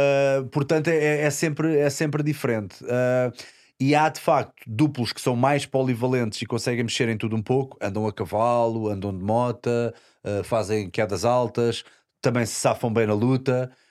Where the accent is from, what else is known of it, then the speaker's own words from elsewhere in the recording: Portugal; Enquanto nós, nos somos portugueses